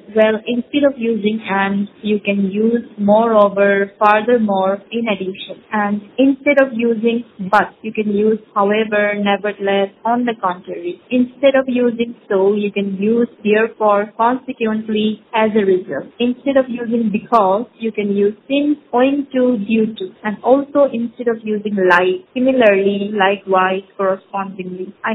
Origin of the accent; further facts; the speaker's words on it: Rajasthan, India; English is a second language; I am a teacher from Rajasthan.